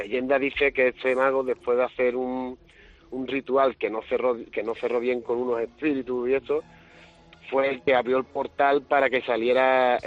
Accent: Sanlúcar de Barrameda, Andalusia, Spain; Y bueno, somos de Sanlúcar

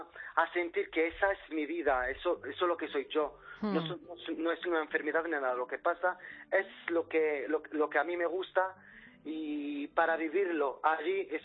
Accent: Oriental, Morocco; Spanish is a second language; now in Spain; Yo mi pueblo pertenece a cerca de una frontera de Melilla

